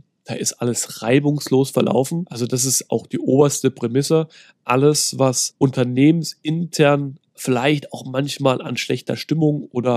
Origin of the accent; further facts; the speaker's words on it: Thuringia, Germany; Bei uns, ich komme ja ursprünglich aus Thüringen, bei uns heißt das Klöße, da gibt es keine Knödel.